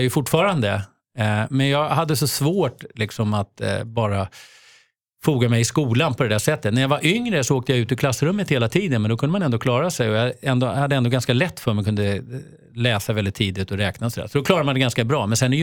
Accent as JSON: {"language": "Swedish", "town": "Uppsala", "region": "Uppsala County", "country": "Sweden", "tie": "born or raised there", "said": "jag är uppvuxen i Uppsala. Mitt i Uppsala faktiskt, Vaksala torg. Så där bodde jag de 5 första åren."}